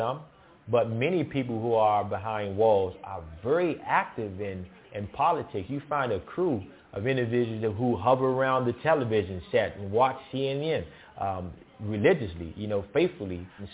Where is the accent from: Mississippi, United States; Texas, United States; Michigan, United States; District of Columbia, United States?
District of Columbia, United States; Washington; I come from Washington, D.C., come from Southeast, Ward 8. Growing up there, I had many examples.